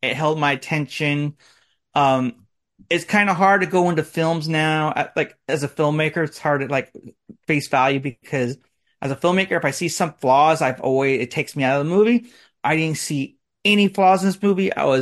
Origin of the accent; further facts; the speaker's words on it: United States; I'm not big into like Southern storylines, even though I'm American.